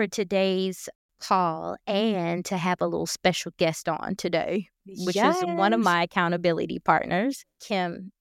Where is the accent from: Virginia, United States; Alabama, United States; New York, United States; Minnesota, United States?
Alabama, United States; Birmingham; We grew up together in Birmingham, Alabama